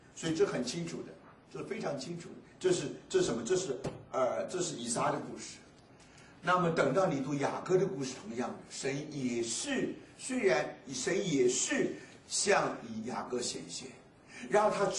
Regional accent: China; 就是我们因为我们是中国人，我们对这个好像印象不深

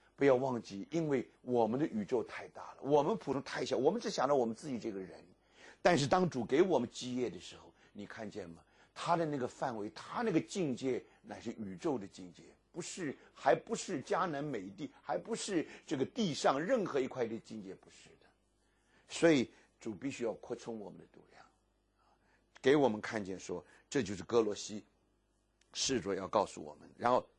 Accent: Fujian, China; 我这个我小的时候在福建长大的

